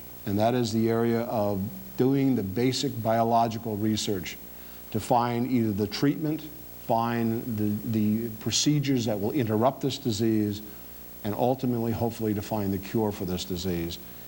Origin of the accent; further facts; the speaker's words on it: Wisconsin, United States; I am originally from Wisconsin